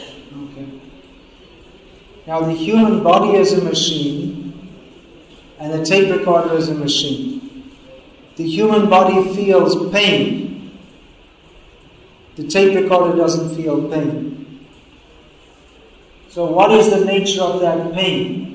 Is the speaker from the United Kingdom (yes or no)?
yes; England, United Kingdom; and I'm from England